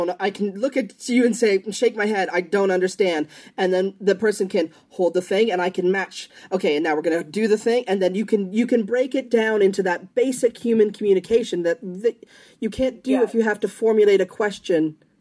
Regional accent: Canada; I, as a Canadian, could go to Cuba, but my American friend couldn't go to Cuba?

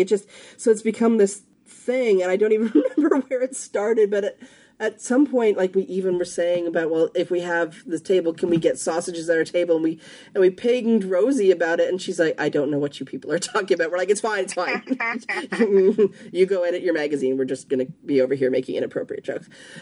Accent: Canada; also born or lived in Las Vegas / Texas; I'm so Canadian, and, even though I'd lived in Las Vegas before, it's not like I ever identified with living in Las Vegas either.

